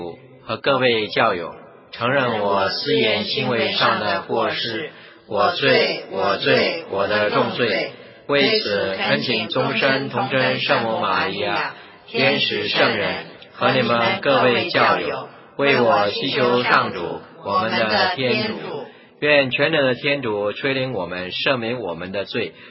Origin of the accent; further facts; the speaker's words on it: China; 我们知道春节在我们中国人的这个节日里面算是最隆重的一个节日